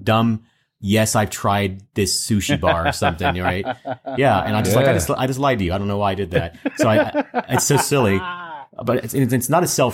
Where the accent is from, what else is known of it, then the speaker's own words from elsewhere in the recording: Kentucky, United States; So I lied to my new school to be cool. I was from California, not from Kentucky.